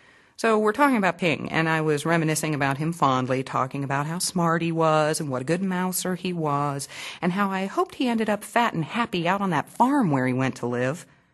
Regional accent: American South, United States; If you happen to be growing up in the American South at the time, people stood up when it was played, men took off their caps, everyone knew the words, and everyone sang along.

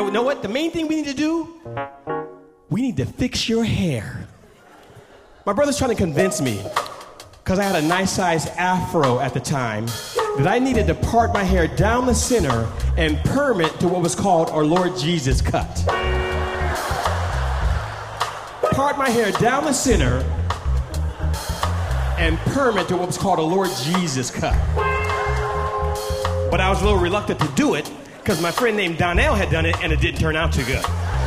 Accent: Oakland, California, United States; I grew up on East 14th in Oakland, California.

